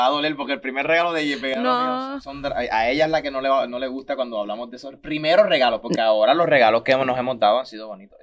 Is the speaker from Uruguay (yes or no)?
no; Puerto Rico; Pero como somos boricuas, tenemos como que unas costumbres que son bien comunes de boricuas